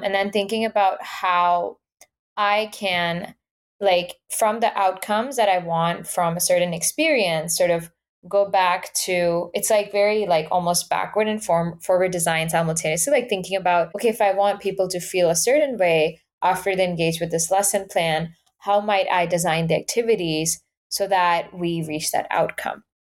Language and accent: English; Abbottabad, Khyber Pakhtunkhwa, Pakistan; Like I was in high school, I was in Abbottabad, my hometown. I was thinking about moving to Islamabad for my high school.